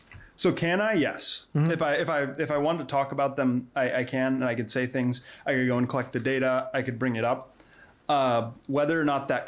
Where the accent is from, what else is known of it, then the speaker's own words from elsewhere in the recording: Tennessee, United States; born there; also born or lived in Wyoming, United States / Michigan, United States / Wisconsin, United States / Georgia, United States; So I grew up all over the United States. I was born in Tennessee, moved to Wyoming, Michigan, Wisconsin, and then Georgia.